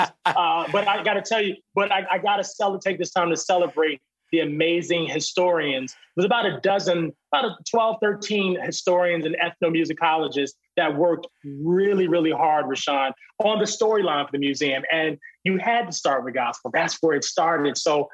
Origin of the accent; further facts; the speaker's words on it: Virginia, United States; we were just talking about how grateful we are to be from Virginia.